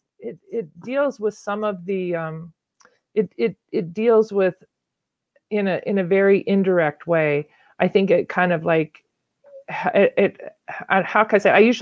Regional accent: Louisiana, United States; But I grew up in Louisiana.

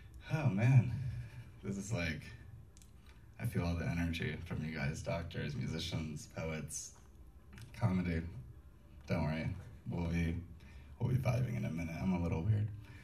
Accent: California, United States; I'm Syrian. I grew up in California around a bunch of cowboys and military people.

